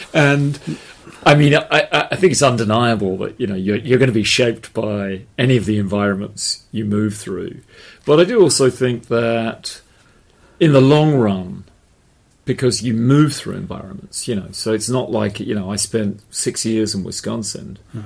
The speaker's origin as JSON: {"language": "English", "town": "Potters Bar", "region": "East of England", "country": "United Kingdom", "tie": "born or raised there", "also_born_or_lived": "Barnet / United States", "said": "so I was born in Barnet, North London, and grew up in Potter's Bar. Barnet is just inside the Greenbelt. Potter's Bar is one of the very first band of commuter towns"}